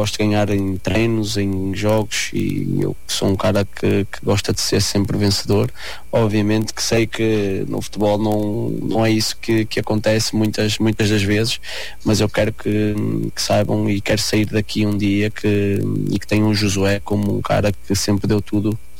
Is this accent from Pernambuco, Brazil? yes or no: yes; Pesqueira, Pernambuco, Brazil; born there; E Pesqueira era só ali com os amigos onde eu nasci